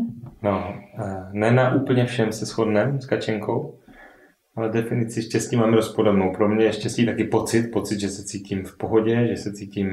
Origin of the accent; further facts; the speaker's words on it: Zlín Region, Czechia; A jsme z Valašska, z Moravy. Pro nás důležité, protože tam máme velké kořeny a rodinu širokou